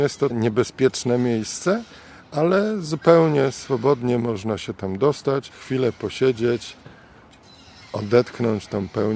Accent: Poznań, Greater Poland Voivodeship, Poland; tak jak do tej pory tylko ja byłem poznaniakiem na pokładzie

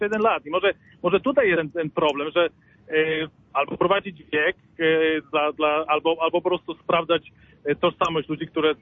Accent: United States; dzień dobry. Z żoną. My tak właśnie jedziemy sobie autostradą, będąc w Polsce, jesteśmy ze Stanów Zjednoczonych

